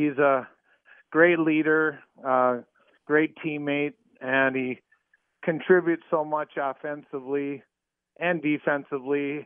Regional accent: Willmar, Minnesota, United States; I grew up in Wilmer, and we never really had a chance to go to the state tournament.

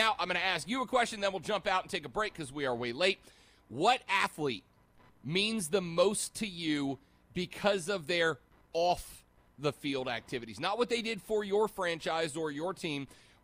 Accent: New Orleans, Louisiana, United States; to my hometown of New Orleans, Louisiana, to my home region of the entire Gulf Coast.

